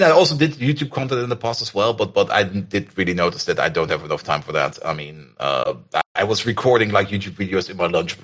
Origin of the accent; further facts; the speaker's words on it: Germany; English is a second language; I'm from Germany.